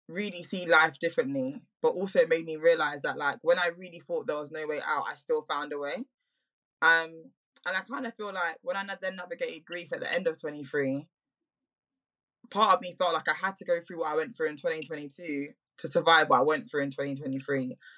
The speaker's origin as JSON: {"language": "English", "region": "England", "country": "United Kingdom", "tie": "born there", "said": "I was born in England."}